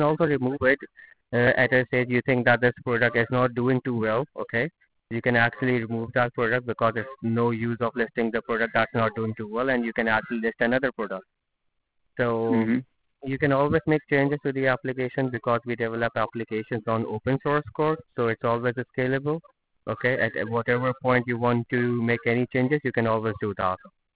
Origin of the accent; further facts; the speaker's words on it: England, United Kingdom; Yeah, I'm from England.